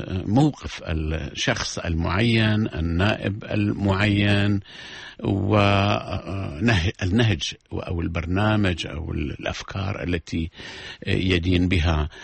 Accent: Iraq; أنا كمواطن عراقي، كناخب عراقي

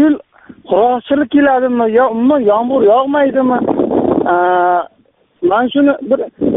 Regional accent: Kamashi, Qashqadaryo Region, Uzbekistan; Men ham Qashqadaryodanman. Qamashdan qishloqdan.

